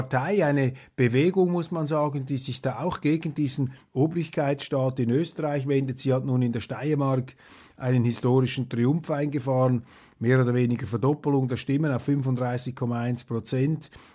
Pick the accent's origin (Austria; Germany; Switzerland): Switzerland; Und das ist genau die Gefahr, der wir auch als Schweizer gegenüber sehen uns